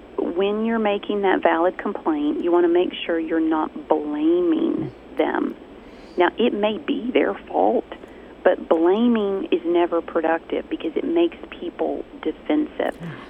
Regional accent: the South, United States; I'm from the South, and we are big sighers in the South.

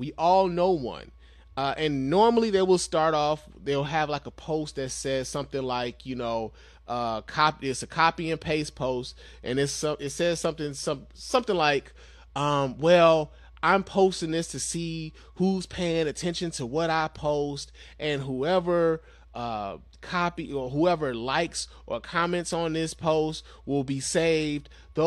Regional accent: Chicago, Illinois, United States; I'm from Chicago. What do you want from me, right?

